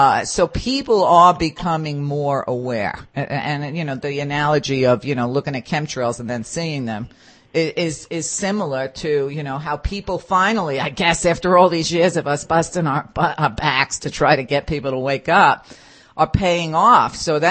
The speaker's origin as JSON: {"language": "English", "town": "Brooklyn", "region": "New York", "country": "United States", "said": "I'm not as nice as you, and I am from Brooklyn."}